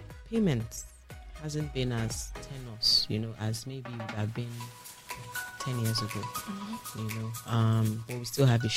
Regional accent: Nigeria; So, you know, I wish as a Nigerian that I could, I had, you know, I had local sources of quality products, you know, to sell.

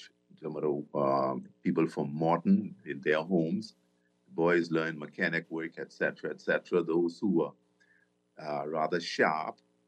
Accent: Inagua, Bahamas; Okay, I came from Inagua in 63, which 4 years before majority rule.

